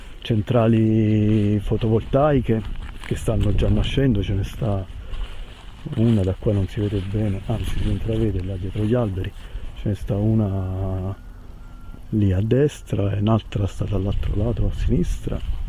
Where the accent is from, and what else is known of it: Cassano Irpino, Campania, Italy; born or raised there